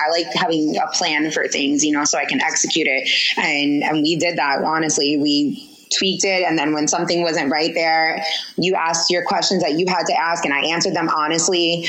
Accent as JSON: {"language": "English", "town": "Long Island", "region": "New York", "country": "United States", "said": "But just like a little thing, we're Italian. We're from Long Island, Italian people."}